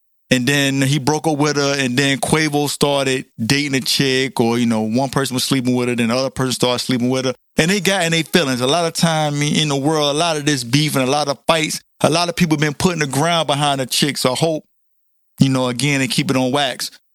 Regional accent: Virginia, United States; I'm from Virginia. So, you know what I'm saying? I had to represent from the home team.

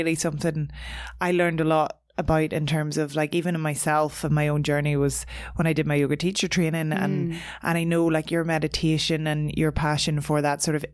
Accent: Ireland; as Irish people, without even realizing like what we've been brought up in.

